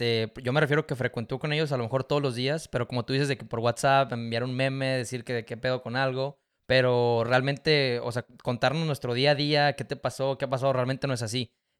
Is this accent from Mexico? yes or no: yes; Monclova, Coahuila, Mexico; yo estuve toda mi vida, bueno, desde kinder hasta terminar mi preparatoria, estuve en La Salle, soy de Monclova, Coahuila